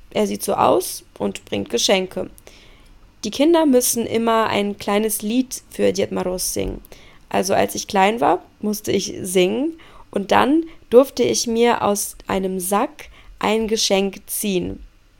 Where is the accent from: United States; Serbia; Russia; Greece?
Russia; Machen wir weiter mit meinem Heimatland Russland.